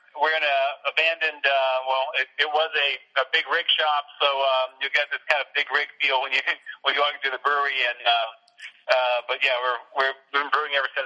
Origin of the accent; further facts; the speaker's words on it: Dallas, Texas, United States; So it's a nice arch bridge kicked across to West Dallas, kind of my hometown, my home part of town. I'm a native of Dallas, and this area is very industrial for most of my life